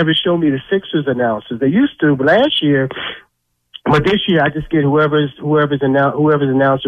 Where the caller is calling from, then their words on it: Winston-Salem, North Carolina, United States; Yeah, I'm calling from Winston-Salem